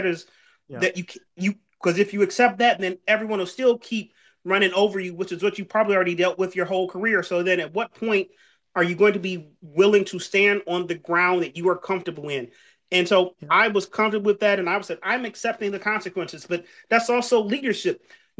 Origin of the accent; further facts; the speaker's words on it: Detroit, Michigan, United States; I grew up in Detroit, but my undergrad prepared me more for the world than anything else because I went to Michigan Tech on Lake Superior.